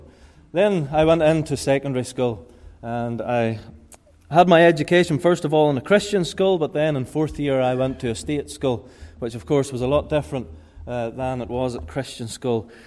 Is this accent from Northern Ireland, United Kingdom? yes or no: yes; Ballymoney, Northern Ireland, United Kingdom; I'm from Ballymoney.